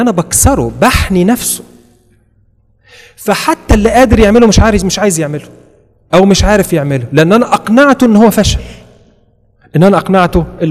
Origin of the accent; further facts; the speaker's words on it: Egypt; احنا عندنا برضو، انا مصري زيكم